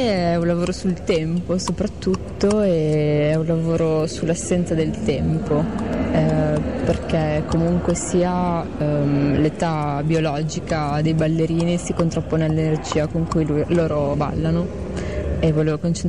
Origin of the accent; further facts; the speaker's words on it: Emilia-Romagna, Italy; dal territorio dove vivo, perché sono emiliana